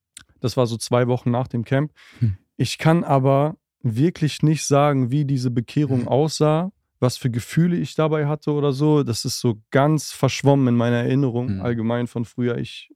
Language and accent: German; Büren, North Rhine-Westphalia, Germany; Ja, also ich bin aufgewachsen in Büren. Das ist eine kleine Stadt im Kreis Paderborn. Und ich bin sehr früh in Kontakt mit dem christlichen Glauben gekommen